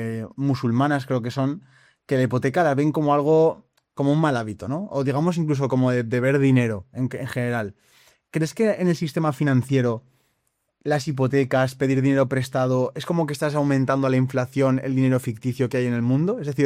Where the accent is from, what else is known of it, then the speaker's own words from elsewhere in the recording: Zaragoza, Aragon, Spain; Que somos de Zaragoza.